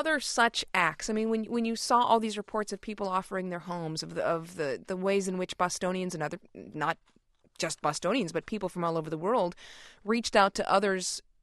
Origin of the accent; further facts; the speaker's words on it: the South, United States; Coming from the South, we hear about the abrasiveness of people in that area. However, as a Southerner